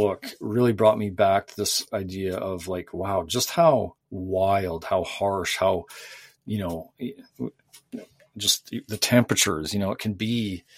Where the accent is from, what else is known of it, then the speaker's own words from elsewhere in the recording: North Dakota, United States; like the plains or, my home state of North Dakota